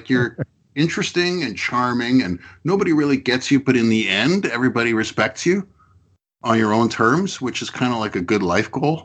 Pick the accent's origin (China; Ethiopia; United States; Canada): Canada; as a Canadian